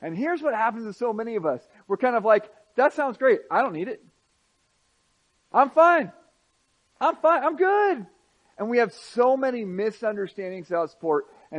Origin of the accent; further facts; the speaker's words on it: United States; I'm American. Like, I don't need to have that with me.